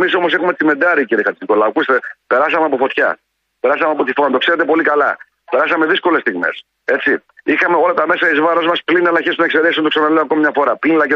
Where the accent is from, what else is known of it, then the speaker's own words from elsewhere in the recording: Macedonia, Greece; Είμαι από τη Μακεδονία, όπως και εσύ